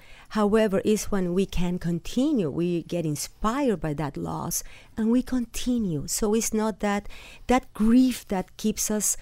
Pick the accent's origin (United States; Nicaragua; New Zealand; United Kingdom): Nicaragua; Well, yes, when I was 12, I lost my father. I'm from Nicaragua, and he died when we were living there.